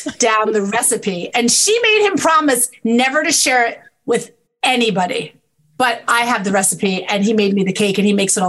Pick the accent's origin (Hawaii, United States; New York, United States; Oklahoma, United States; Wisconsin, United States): New York, United States; Brooklyn; also born or lived in Staten Island; I am from Brooklyn and Staten Island.